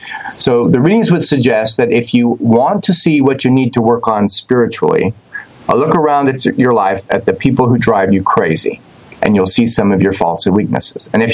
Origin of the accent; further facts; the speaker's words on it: Colorado, United States; I was not here in Virginia Beach. I grew up in Colorado.